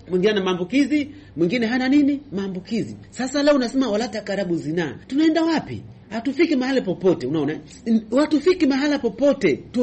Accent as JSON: {"language": "Swahili", "town": "Mkuranga", "region": "Pwani", "country": "Tanzania", "said": "natokea Mkuranga."}